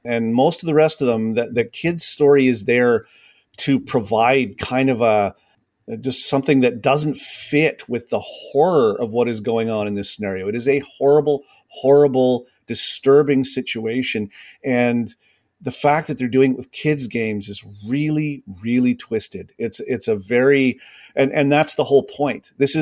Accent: Canada; I grew up in Canada. I watch hockey. I'm Canadian and I live in Canada

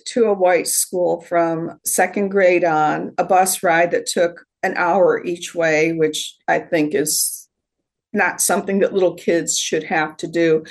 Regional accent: the North, United States; born or raised there

